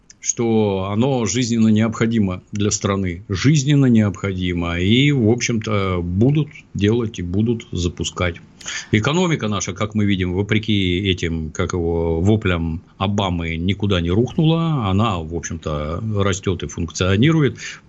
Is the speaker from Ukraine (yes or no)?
yes; Ukraine; moved away; Очень трудно избавиться от шо. Меня оттуда в 69-м году увезли, например.